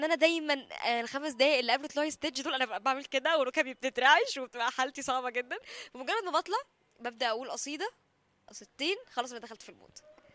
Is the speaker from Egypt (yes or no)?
yes; Egypt; طبعا ده شرف كبير ليا ان انا من مصر،